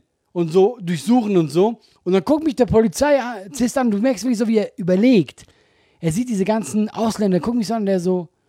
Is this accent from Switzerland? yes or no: yes; Switzerland; ich ganz weit hinten so als Schweizer